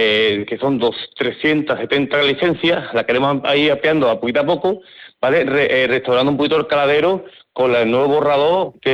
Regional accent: Pilas, Andalusia, Spain; Nosotros somos, por ejemplo, de Pilas, ¿vale? Yo soy de Pilas.

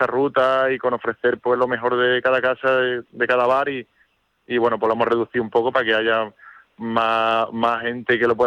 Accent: Jaén, Andalusia, Spain; also born or lived in Nueva Carteya; now in Córdoba, Spain; yo que vengo, aunque soy de Nueva Cartella, pero me he criado en Jaén, ¿no? Esto tendría más, y ahora vivo en Córdoba

